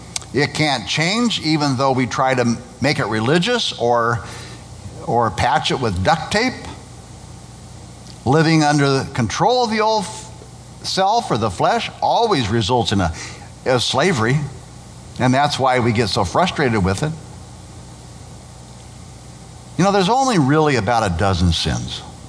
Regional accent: Nebraska, United States; now in California, United States; I grew up in Nebraska. At one point in my life, I was a resident of Nebraska. But then I moved to California, and California is my current residency. But even though I no longer live in Nebraska, I still carry with me memories

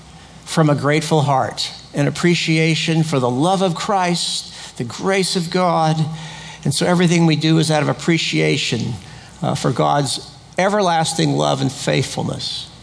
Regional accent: Encino, California, United States; just a couple blocks from where I grew up in Encino, California, in Southern California.

